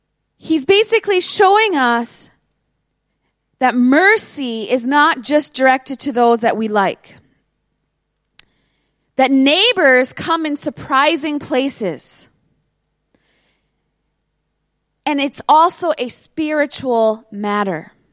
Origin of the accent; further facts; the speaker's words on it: United States; You know, as an American, we can, you know, we joke around, but we kind of see Canada as like our little brother